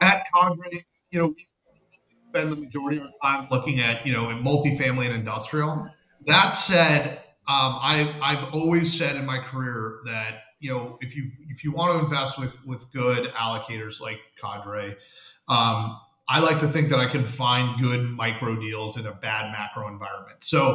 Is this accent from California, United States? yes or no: yes; California, United States; from my perspective, I grew up in California.